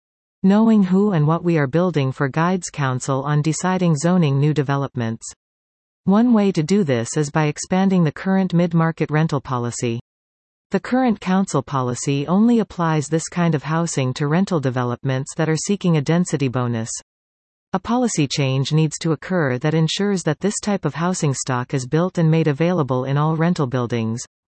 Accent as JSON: {"language": "English", "town": "North Vancouver", "region": "British Columbia", "country": "Canada", "tie": "born or raised there", "said": "Being born and raised on the North Shore, I have lived in both district and city of North Vancouver. I will always see North Vancouver as one community"}